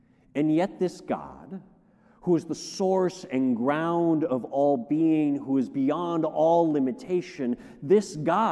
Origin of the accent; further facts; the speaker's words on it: United States; The fact that I am an American, it matters to me.